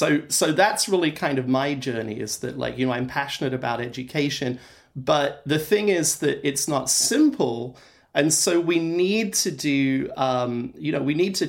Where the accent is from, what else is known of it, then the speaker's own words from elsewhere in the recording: England, United Kingdom; moved away as an adult; now in United States; I'm originally English.